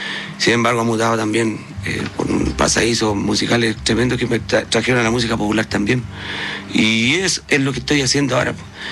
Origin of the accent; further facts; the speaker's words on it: Yungay, Ñuble, Chile; Yo soy de Yungay, zona Huasa.